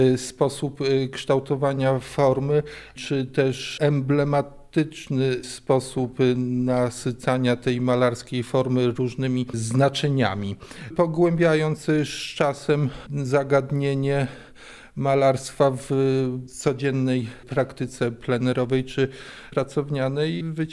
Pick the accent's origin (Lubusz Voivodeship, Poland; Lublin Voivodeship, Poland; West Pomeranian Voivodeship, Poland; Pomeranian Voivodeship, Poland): Lublin Voivodeship, Poland; Kazimierz Dolny; wychowując się w Kazimierzu